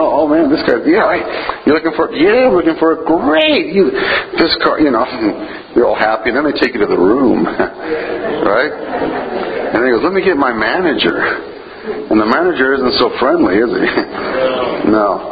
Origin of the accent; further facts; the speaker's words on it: Georgia, United States; Where are you from? Georgia. What do you do there? I'm a pastor.